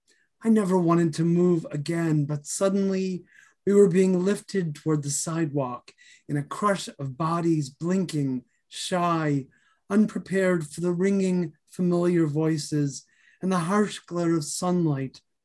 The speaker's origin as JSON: {"language": "English", "town": "Skokie", "region": "Illinois", "country": "United States", "tie": "born or raised there", "also_born_or_lived": "Chicago", "said": "I was born in Chicago, but I grew up in Skokie."}